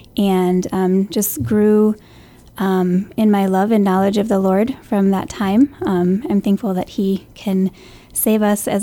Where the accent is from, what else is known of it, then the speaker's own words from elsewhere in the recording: Hadley, Michigan, United States; I grew up in Hadley, Michigan. I was just going to say Hadley, but nobody knows where that's at.